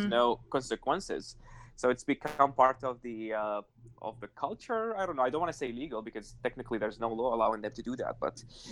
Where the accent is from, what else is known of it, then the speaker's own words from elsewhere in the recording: Baghdad, Baghdad Governorate, Iraq; I was born in the capital in Baghdad in the Adamiya neighborhood.